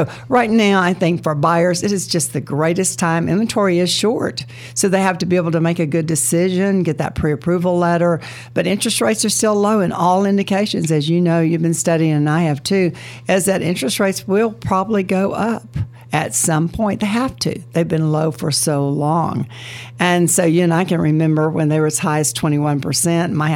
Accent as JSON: {"language": "English", "region": "Texas", "country": "United States", "tie": "born or raised there", "said": "So Texas, being native Texan that we are, though, we're a little prejudiced."}